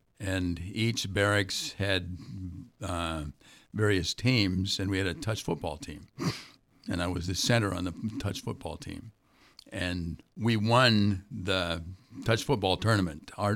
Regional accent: Cedar Rapids, Iowa, United States; also born or lived in Ottawa; I grew up in Cedar Rapids, Iowa.

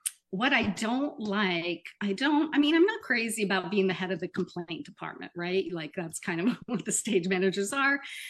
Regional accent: Florida, United States; I grew up in Florida, and I started doing theater probably my last year of high school

